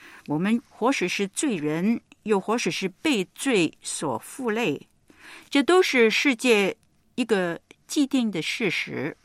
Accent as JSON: {"language": "Chinese", "country": "China", "said": "我们中国人也知道，所谓有眼无珠"}